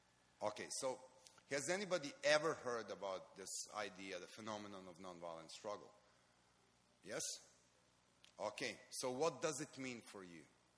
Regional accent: Belgrade, Serbia; English is a second language; I'm coming from Belgrade, Serbia, where I live.

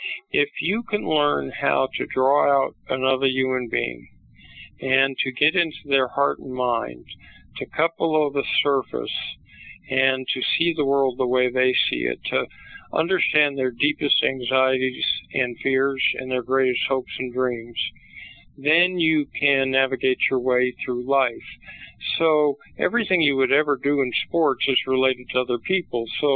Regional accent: Los Angeles, California, United States; So growing up in Los Angeles, my father was a two-sport athlete at UCLA, so I was brought up as a Bruin baby

